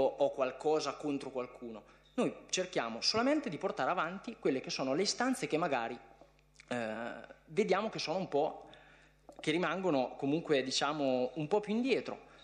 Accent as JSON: {"language": "Italian", "town": "San Costanzo", "region": "Marche", "country": "Italy", "said": "siamo tutti di San Costanzo e non è che c'entra essere di Cerasa piuttosto che di un'altra località"}